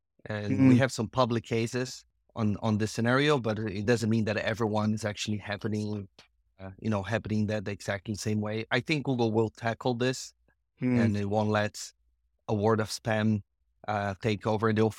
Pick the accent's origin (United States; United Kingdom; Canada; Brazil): Brazil; also born or lived in Argentina / Netherlands; now in Dublin, Ireland; I am based in Dublin, Ireland. I've been here I'm from Brazil. I moved around a lot. I lived in Argentina and Holland, and I've been in Ireland now for 7 years.